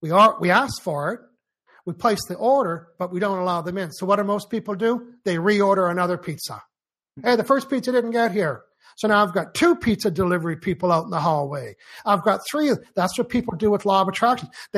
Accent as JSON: {"language": "English", "country": "Canada", "accent": "Canadian", "said": "Yeah, so that dude's Canadian. Yeah, I'm French Canadian."}